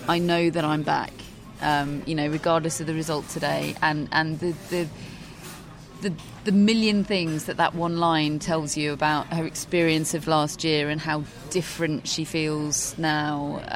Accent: United Kingdom; remind people that we are British

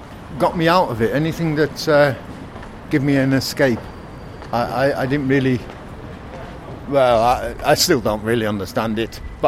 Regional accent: North West England, United Kingdom; I was brought up in Lancashire, and a mum and dad, four brothers, a sister.

